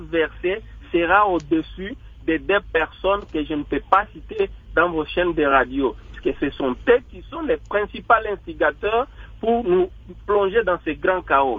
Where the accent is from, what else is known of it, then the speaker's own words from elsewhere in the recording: Fungurume, Lualaba, DR Congo; ici chez nous à Fungurume, nous avons remarqué ce système à partir de 2011